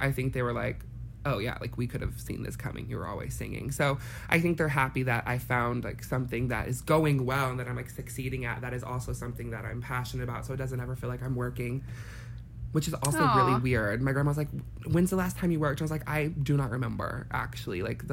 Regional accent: Arkansas, United States; moved away as an adult; now in Los Angeles, United States; I'm from Arkansas. So from down in the South. I lived there till I was 19. And then I like drove across the country, moved to LA at 19.

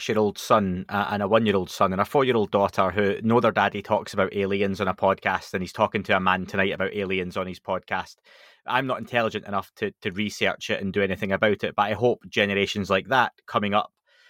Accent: Scotland, United Kingdom; But I'm Scottish, so, you know, there's always that against me.

